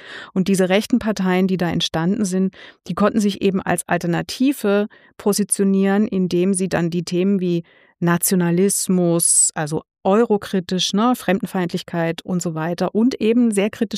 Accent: Baden-Württemberg, Germany; Also ich komme ja aus Baden-Württemberg, ne?

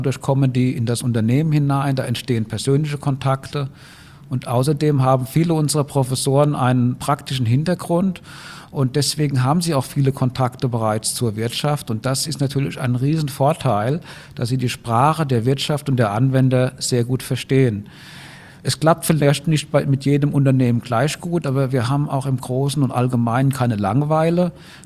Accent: Rhineland-Palatinate, Germany; Nein, aber ich habe mich sprachlich gut angepasst. Ich bin eigentlich Rheinland-Pfälzer, aber die Zischlaute in Hessen und Rheinland-Pfalz sind sehr ähnlich, deswegen fällt es heute keine mehr auf.

